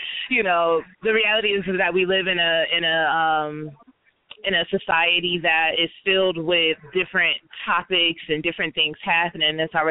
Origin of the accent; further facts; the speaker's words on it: Dallas, Texas, United States; I'm from Dallas, born and raised. I'm 26 years old.